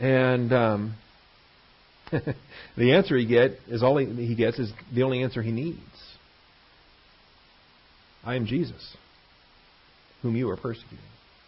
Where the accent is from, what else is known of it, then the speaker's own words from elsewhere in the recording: Seattle, Washington, United States; also born or lived in San Francisco; So I was brought up in Seattle. Right? I was born in Seattle. I was brought up in Seattle.